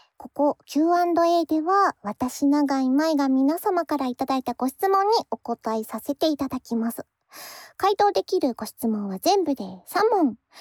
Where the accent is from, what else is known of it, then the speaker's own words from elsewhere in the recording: Gunma, Japan; も群馬県出身なのです。